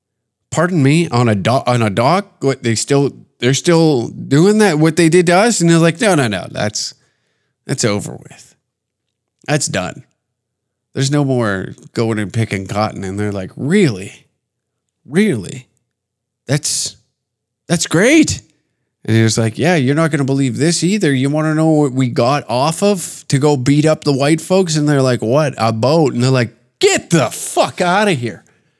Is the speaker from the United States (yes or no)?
no; Canada; But as a Canadian, taking the outside perspective, looking, just zooming in and being like, well, as times have changed, haven't they?